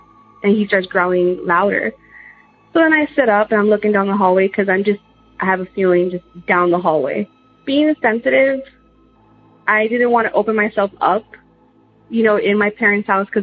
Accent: Texas, United States; So I'm from South Texas.

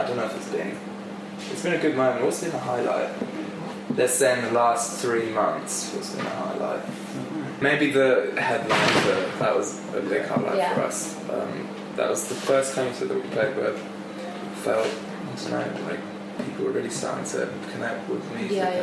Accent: Reading, South East England, United Kingdom; We're from Reading.

